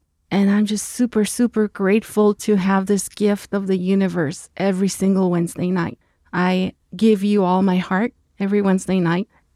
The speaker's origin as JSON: {"language": "English", "town": "Mazatlan", "region": "Sinaloa", "country": "Mexico", "tie": "born or raised there", "said": "And I felt like home because that is how I grew up in Mazatlan."}